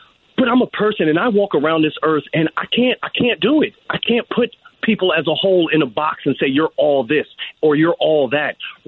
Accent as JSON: {"language": "English", "town": "Morristown", "region": "New Jersey", "country": "United States", "said": "I'm from a section called Collinsville. It's a little black suburb. I lived on Monroe Street."}